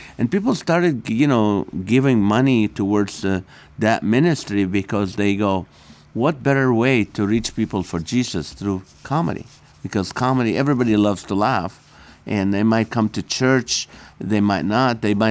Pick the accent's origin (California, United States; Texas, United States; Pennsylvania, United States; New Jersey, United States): California, United States; now in Corona, United States; But no, so Corona, it's a nice city. I've lived in Corona since 2003. We're migrants from Orange County.